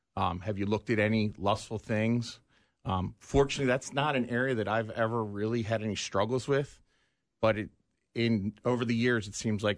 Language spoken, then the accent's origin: English; East Coast, United States; I'm not Midwest. I'm from the East Coast.